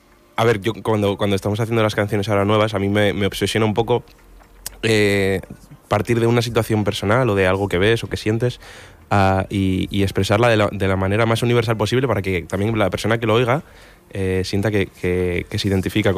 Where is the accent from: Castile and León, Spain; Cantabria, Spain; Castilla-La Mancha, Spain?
Cantabria, Spain; Castro Urdiales; Yo soy de Castro